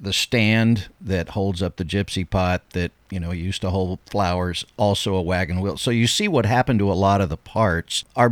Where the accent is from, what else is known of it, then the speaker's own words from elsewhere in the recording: Texarkana, United States; I grew up near the Red River as well, up near Texarkana.